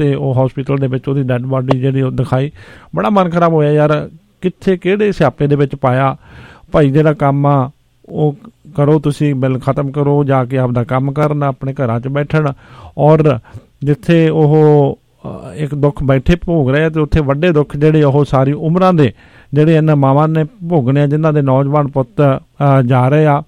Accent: Dabwali Malko Ki, Punjab, India; ਮੇਰਾ ਪਿੰਡ ਡੱਬ ਵਾਲੀ ਮਲਕੋ ਕੀ

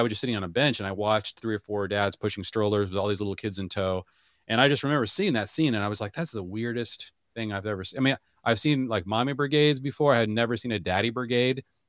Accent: Seattle, Washington, United States; I grew up in Seattle, and I would say that in my culture, even within the Christian culture, Abraham had very little influence.

